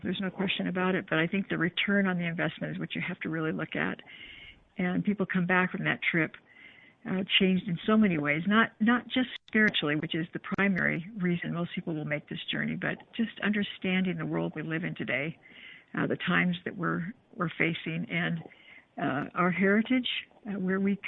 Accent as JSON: {"language": "English", "country": "United States", "said": "I mean, as an American, we have our 200 years worth of history."}